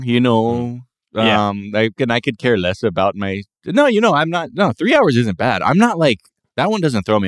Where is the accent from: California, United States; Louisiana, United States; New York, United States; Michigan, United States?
California, United States; North Hollywood; because I'm from NoHo, and you can take that to the bank.